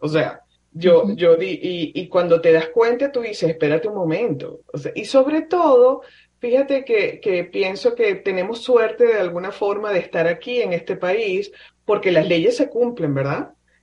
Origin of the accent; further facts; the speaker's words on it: Venezuela; yo empecé a tomar en mi país, en Venezuela, normalmente en la playa